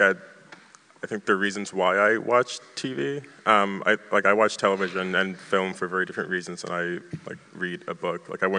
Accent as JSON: {"language": "English", "town": "Los Angeles", "region": "California", "country": "United States", "said": "I'm from Los Angeles. I'm from South Central, so I watch Insecure, and I'm like, those are black people, and that's my hometown."}